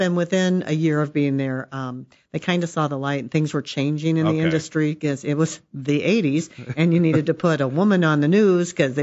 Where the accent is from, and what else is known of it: Mattoon, Illinois, United States; now in Decatur, United States